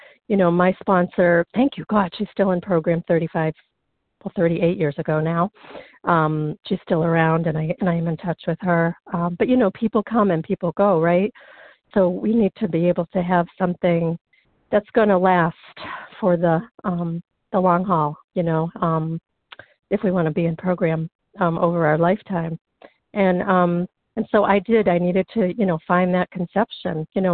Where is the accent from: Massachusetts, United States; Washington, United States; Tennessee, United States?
Massachusetts, United States; I'm from the Berkshires in Massachusetts.